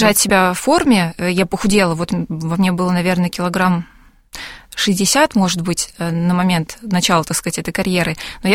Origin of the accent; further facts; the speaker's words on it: Saratov, Saratov Oblast, Russia; По поводу того, что мы из Саратова.